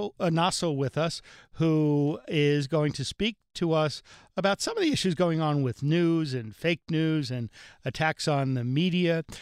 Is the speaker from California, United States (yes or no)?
no; New York, United States; All right. Well, that's, but you know what I say about us New Yorkers? We are the only people in the country without an accent.